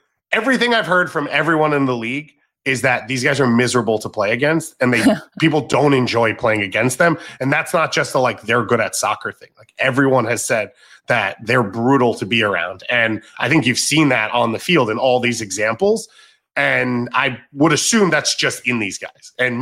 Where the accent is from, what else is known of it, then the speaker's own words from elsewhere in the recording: New York, United States; I grew up in New York where it's like everyone has their meeting Regis moment